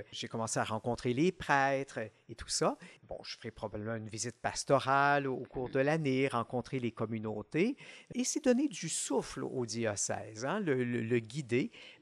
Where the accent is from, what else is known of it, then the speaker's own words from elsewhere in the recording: Quebec, Canada; moi, je suis originaire de la région de Montréal, de la rive sud de Montréal, où j'ai passé toute ma vie. Je suis un religieux, je suis membre d'un ordre qui s'appelle les chanoines réguliers de Prémontré.